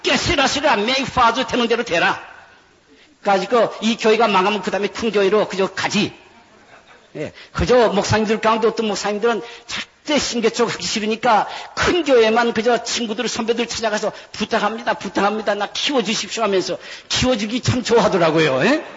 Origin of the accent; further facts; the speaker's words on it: South Korea; also born or lived in Japan; 저는 한국에서 태어났기 때문에 일본에서 태어나서 한국에 왔습니다만은 한국의 교회가 부흥하는 것을 보고 자랐기 때문에